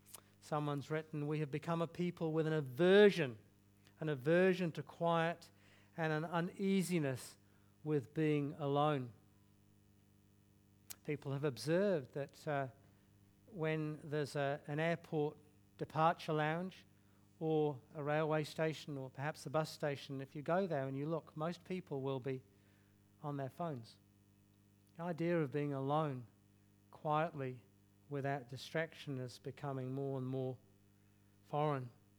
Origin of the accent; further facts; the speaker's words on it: England, United Kingdom; when I was growing up in England, we had a large kitchen.